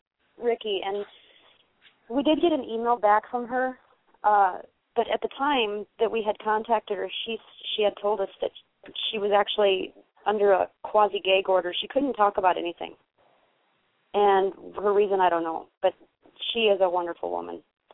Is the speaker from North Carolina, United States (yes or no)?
no; South Dakota, United States; also born or lived in Michigan; I'm from South Dakota and Michigan.